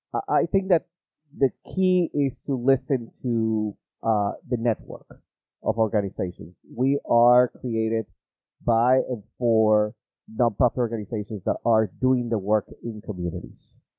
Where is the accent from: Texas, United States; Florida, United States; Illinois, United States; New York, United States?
New York, United States; I don't know if it is because we are from New York, we were born and raised in New York, and everything in New York is really, really fast.